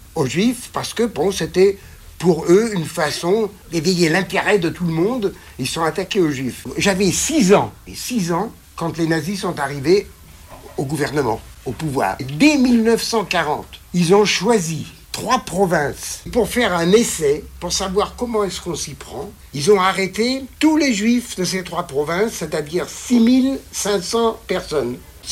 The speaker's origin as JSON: {"language": "French", "country": "Germany", "tie": "born there", "second_language": "French", "said": "Moi, je suis né en Allemagne."}